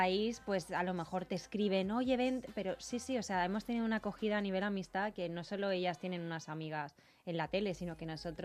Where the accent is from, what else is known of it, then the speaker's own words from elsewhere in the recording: Barcelona, Catalonia, Spain; yo que soy de Barcelona y vivo en el centro, que es bastante turístico